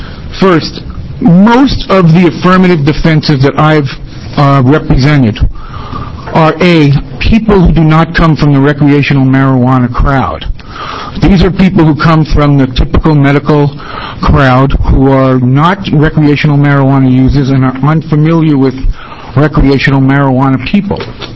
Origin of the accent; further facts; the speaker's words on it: Eugene, Oregon, United States; I'm an attorney from Eugene, Oregon.